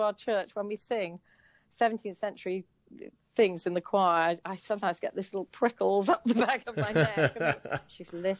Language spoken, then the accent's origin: English; Appleby, North West England, United Kingdom; the festival is in my hometown of Appleby, in the middle of nowhere in the Lake District.